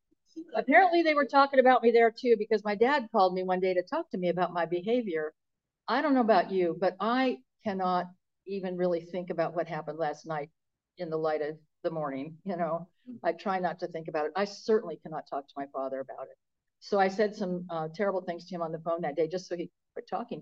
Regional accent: Newport Beach, California, United States; And, I grew up in Newport Beach.

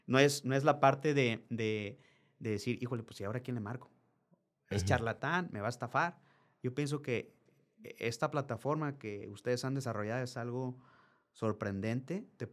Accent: Tijuana, Baja California, Mexico; Yo vengo de Tijuana.

